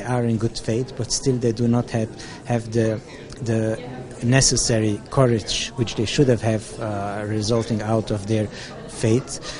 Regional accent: Vienna, Austria; now in Antwerp, Belgium; I am the chief rabbi from the Orthodox Jewish community from Vienna, Austria, and now residing in Antwerp, Belgium.

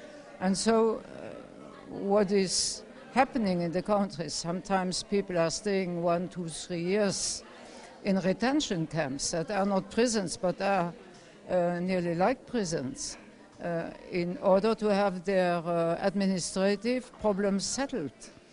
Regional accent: Luxembourg; I'm from Luxembourg

